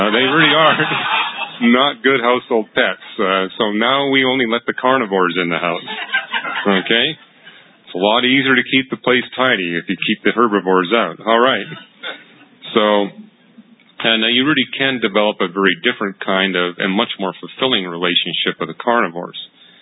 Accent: Canada; And I came from Canada

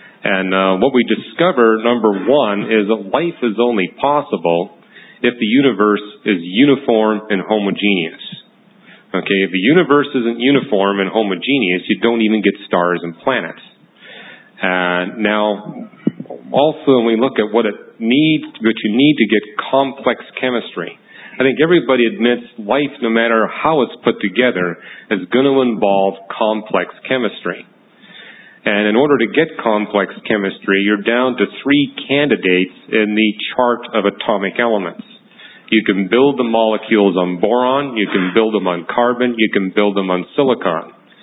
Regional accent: Canada; I was raised in Canada, but it's kind of like Japan.

